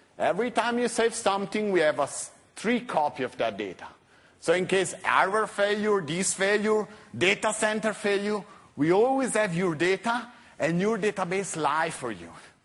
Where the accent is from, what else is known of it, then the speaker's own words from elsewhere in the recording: Switzerland; accent: Italian; English is a second language; the southern part of Switzerland. You can slightly hear from my slight Italian accent.